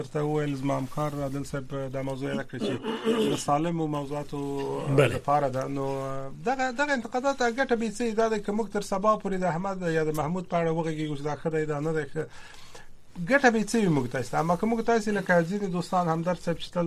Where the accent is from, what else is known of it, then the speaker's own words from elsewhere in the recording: Afghanistan; now in United States; اوس موږ چې دلته په امریکا کې موږ خو امریکایان نه سو نو موږ خو افغانان یو